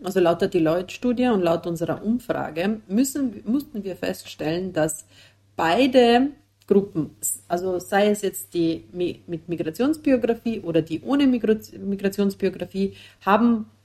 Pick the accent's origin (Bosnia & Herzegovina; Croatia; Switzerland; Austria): Bosnia & Herzegovina; German is a second language; now in Germany; Also ich könnte mir auch gut vorstellen, in Bosnien aus meiner Heimatstadt zu arbeiten, weil ich habe noch unten sehr, sehr viel Familie